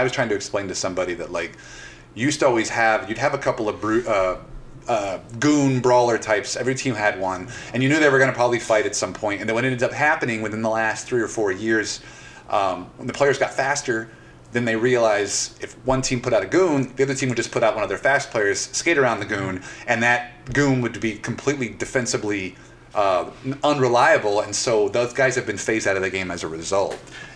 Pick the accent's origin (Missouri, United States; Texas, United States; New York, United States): Missouri, United States; St. Louis; we're both from the St. Louis area